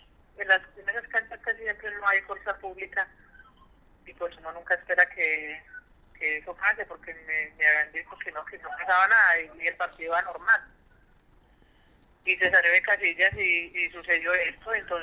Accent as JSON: {"language": "Spanish", "town": "Riosucio", "region": "Caldas", "country": "Colombia", "said": "Sí, yo soy de aquí de Río Seco Caldas."}